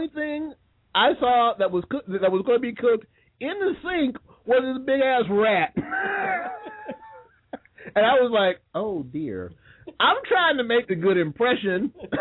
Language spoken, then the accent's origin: English; Newark, New Jersey, United States; No, I'm from Newark, man.